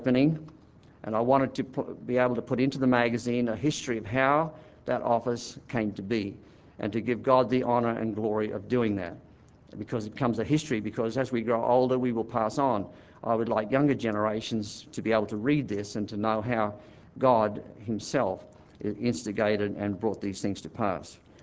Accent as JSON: {"language": "English", "country": "Australia", "said": "But I come from Australia. How many times do I have opportunity to speak to you about what is happening in our country?"}